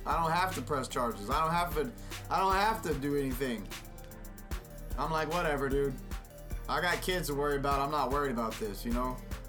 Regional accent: Texas, United States; I'm from Texas, and faggy and faggot mean a whole different thing.

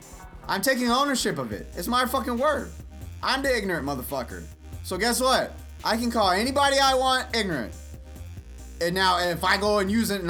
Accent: Louisiana, United States; I'm from Louisiana, and we say nigger.

